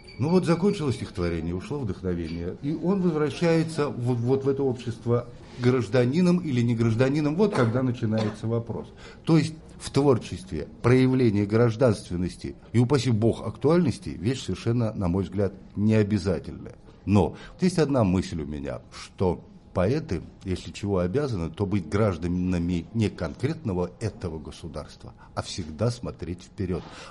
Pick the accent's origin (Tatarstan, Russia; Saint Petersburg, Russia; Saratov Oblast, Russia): Saratov Oblast, Russia; Saratov; Все условия, в которых я воспитывался, учился, родившись в Саратовской области и живя в городе Саратове, провинциальном большом, закрытом городе промышленном